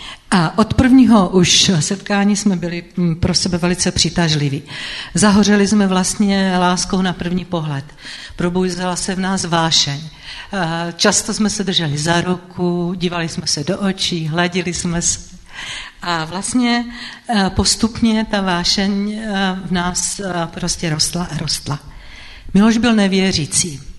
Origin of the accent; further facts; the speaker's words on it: Slovakia; a už jste tady slyšeli, že pocházíme ze Slovenska a příští rok budeme slavit 40 let našeho manželství. Máme dohromady 124 let.